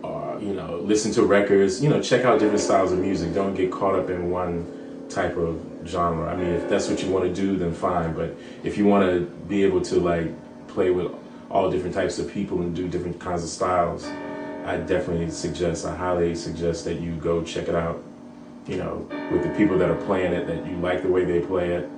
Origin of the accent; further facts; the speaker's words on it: Hampton, Virginia, United States; I don't know if you know, but I'm from Hampton, Virginia.